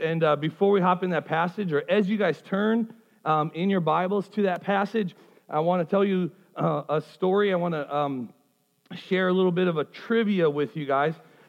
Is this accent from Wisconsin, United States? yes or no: yes; Wisconsin, United States; I'm from Wisconsin, but I said yeet yeet.